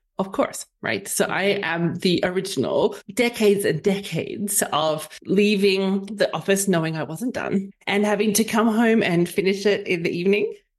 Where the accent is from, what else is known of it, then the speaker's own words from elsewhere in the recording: Australia; So I'm from Australia